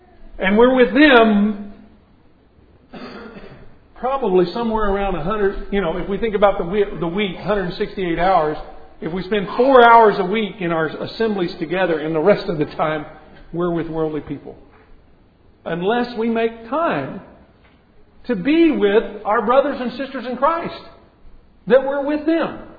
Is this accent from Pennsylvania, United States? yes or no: no; San Antonio, Texas, United States; I grew up in San Antonio.